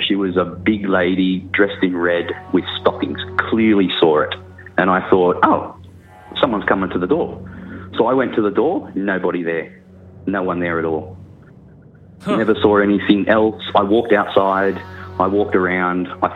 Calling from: New South Wales, Australia; from Australia, South Coast, New South Wales.

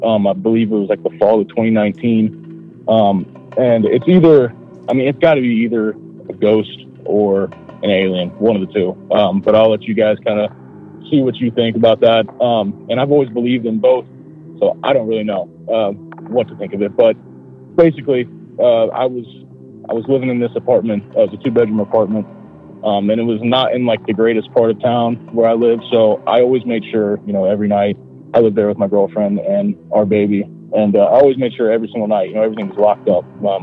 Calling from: Ohio, United States; from Ohio. I live pretty close to Dayton, Ohio.

